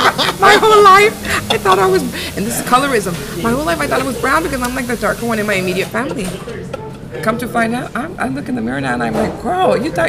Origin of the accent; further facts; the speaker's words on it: Los Angeles, California, United States; I grew up in South Central, and you know, East LA is like a whole other different planet to me, because it was very Black and Latino in South Central